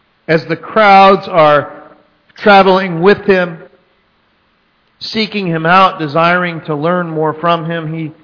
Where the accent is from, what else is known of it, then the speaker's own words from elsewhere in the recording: Texas, United States; some of you know I'm from Texas